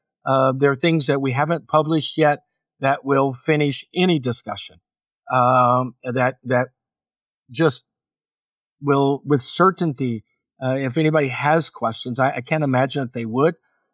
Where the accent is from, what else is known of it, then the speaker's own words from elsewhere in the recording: Oklahoma, United States; And I grew up in Oklahoma.